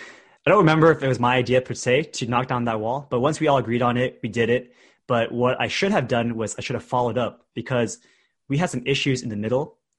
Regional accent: California, United States; I grew up in the Bay Area in a different city

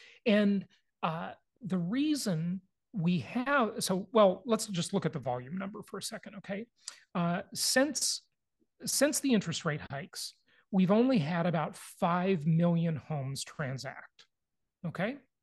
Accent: California, United States; and I'm from California where houses were, you know, put up with paper mache.

